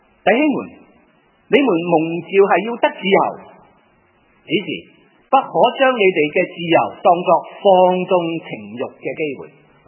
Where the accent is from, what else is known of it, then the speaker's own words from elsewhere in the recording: China; 我哋中国人啊